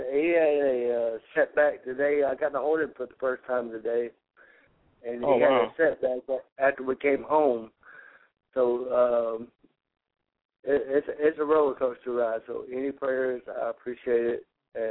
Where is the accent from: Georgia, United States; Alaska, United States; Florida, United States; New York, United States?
Georgia, United States; now in Memphis, United States; I'm actually near Memphis, man, but I'm still I'm on Hawks, man. Yes, sir. I was raised in Georgia, so yes, sir.